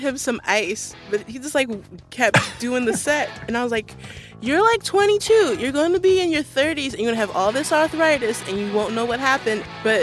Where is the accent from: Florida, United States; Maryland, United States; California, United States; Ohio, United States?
Maryland, United States; Baltimore; Yeah. I grew up in Baltimore.